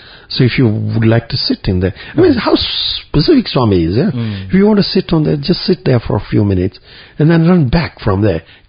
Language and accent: English; Kampala, Central Region, Uganda; we didn't come from UK. We came from Uganda.